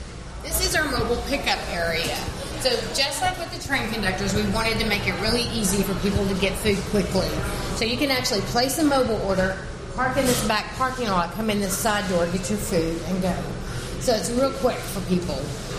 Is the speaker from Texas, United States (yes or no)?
yes; Texas, United States; So, you know, being a Texan, that, you know.